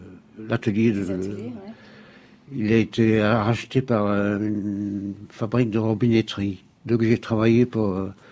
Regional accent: Boussu, Wallonia, Belgium; J'ai travaillé à l'âge de 15 ans dans une robinetterie à Boussu, mon village natal.

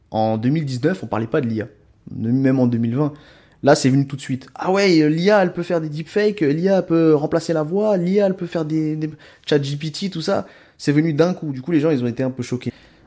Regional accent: Paris, Île-de-France, France; now in Dijon, France; mais moi je suis né à Paris. Donc je suis un vrai Parisien

